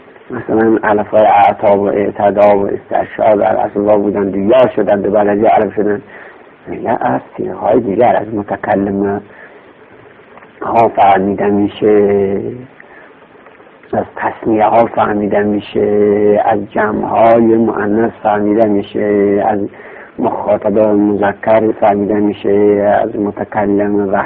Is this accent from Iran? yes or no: yes; Lorestan, Iran; accent: Lorestani; ولی لهجه ما لرستانی ها مخصوصا در ترهان ما و عادی نوند ما هم چنین میگن